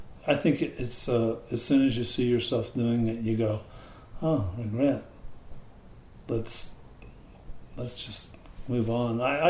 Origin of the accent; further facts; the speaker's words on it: Brazil; I grew up in Brazil, and there was lots.